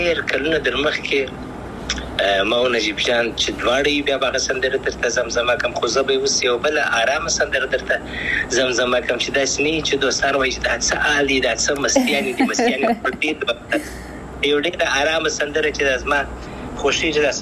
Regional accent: Afghanistan; افغانستان خو زما دی، زه افغان یم،

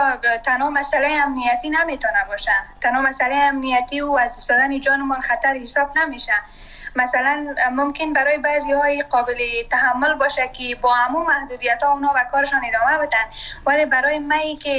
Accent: Afghanistan; من سرمایه وطنم هستم، من اونجا درس خواندم.

